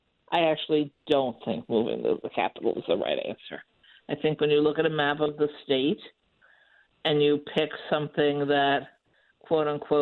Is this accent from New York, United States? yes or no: yes; New York City, New York, United States; I come from New York City, where you also compete with a large media market